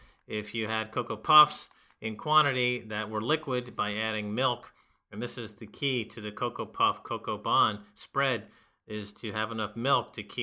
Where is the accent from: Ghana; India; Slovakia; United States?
United States; East Coast; living in New York, the East Coast, as we know, we were raised in the East Coast of America